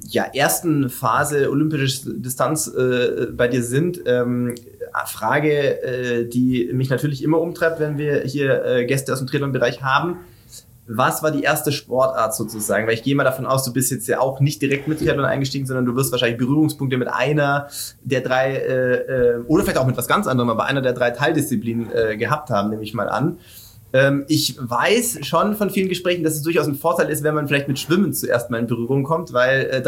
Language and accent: German; Stuttgart, Baden-Württemberg, Germany; ich komme jetzt aus der Großraum Stuttgart